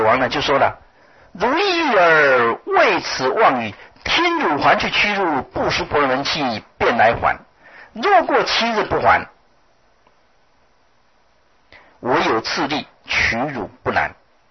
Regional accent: China; 我想这个话跟我们中国人讲的说人言为信啊

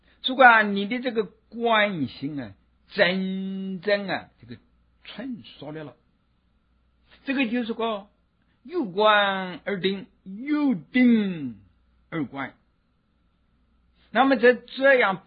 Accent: China; 用我们中国人的这个说话来说

